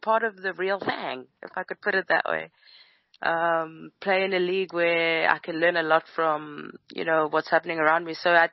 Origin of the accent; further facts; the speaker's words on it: Eswatini; also born or lived in South Africa; I'm from Eswatini.